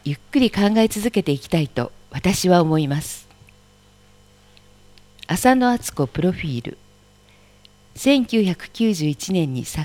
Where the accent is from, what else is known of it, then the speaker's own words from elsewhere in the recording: Okayama, Japan; 私は岡山県人でお隣なのに。